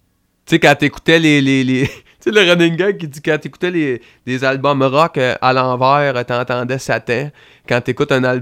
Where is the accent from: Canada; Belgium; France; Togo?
Canada; Drummondville, Quebec; Je suis natif de Drummondville.